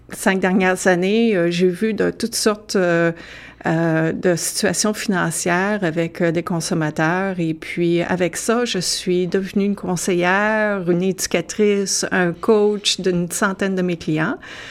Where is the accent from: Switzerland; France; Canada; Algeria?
Canada; Quebec City, Quebec; now in Toronto, Canada; Originairement, je suis de Québec, et puis, mais ça fait au-dessus de 20 ans que je suis ici à Toronto.